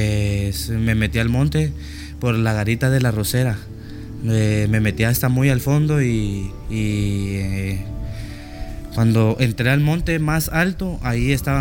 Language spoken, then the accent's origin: Spanish; Mexico; moved away as an adult